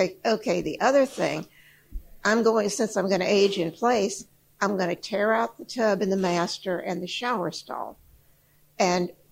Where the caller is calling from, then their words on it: Madison, United States; from Madison.